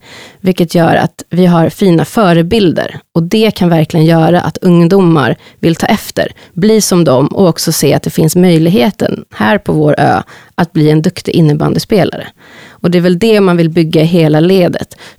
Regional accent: Stockholm, Stockholm County, Sweden; Jag är själv uppvuxen i Hässelby, en förort som har haft det lite och har det lite stökigt.

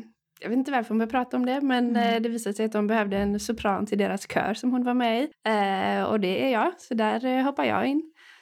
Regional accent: Lerum, Västra Götaland County, Sweden; Det började i Lerum, vi kom ju båda från Lerum.

